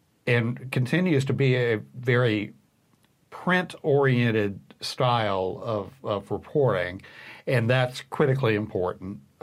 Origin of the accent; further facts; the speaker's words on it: Mississippi, United States; Next for me is moving back to my home state of Mississippi.